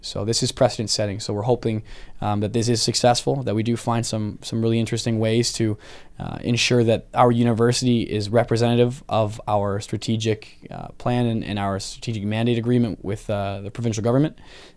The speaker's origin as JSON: {"language": "English", "town": "Hamilton", "region": "Ontario", "country": "Canada", "tie": "born or raised there", "said": "I grew up in Hamilton growing up on those turf fields playing football and stuff like that."}